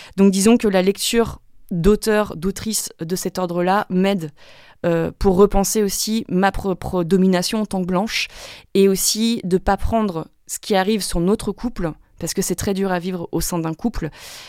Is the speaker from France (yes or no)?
yes; France; ce qui était en train de m'arriver en tant que Française en Afrique